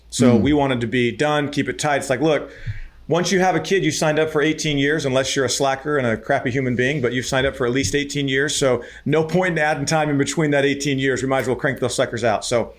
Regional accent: Arizona, United States; So born and raised in Arizona, growing up, I was the sixth of 10 kids.

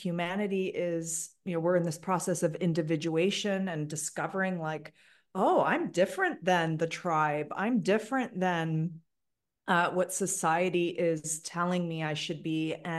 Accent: Canada; I was born and raised in Canada.

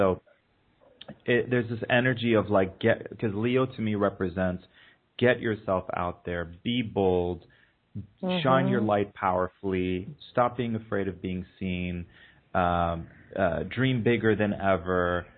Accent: Dubai, United Arab Emirates; I didn't fit in with my culture, with my society growing up in Dubai.

